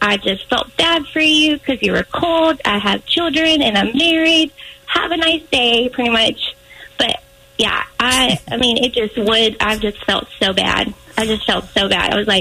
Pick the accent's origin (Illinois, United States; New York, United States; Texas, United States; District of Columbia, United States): Texas, United States; I can understand what you're saying because I'm from West Texas, but I can't speak it.